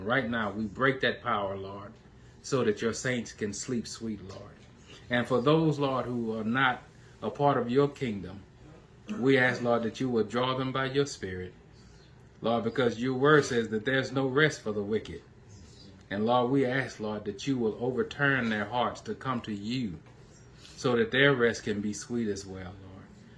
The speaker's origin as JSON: {"language": "English", "town": "DeRidder", "region": "Louisiana", "country": "United States", "tie": "born or raised there", "said": "And that's Central Standard Time in my hometown of DeRidder, Louisiana. And in fact, it's going to be on the property that I grew up on."}